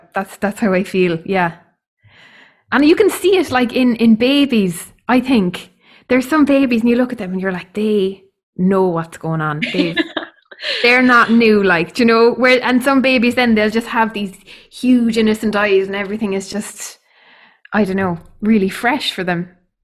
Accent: Ireland; Because I think especially as Irish people, we're so bad at just beating around the bush.

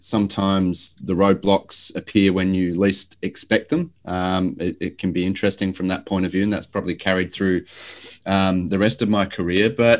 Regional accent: Ballarat, Victoria, Australia; I started on the shop floor in a food manufacturing business in my hometown in Ballarat, in Melbourne, Australia.

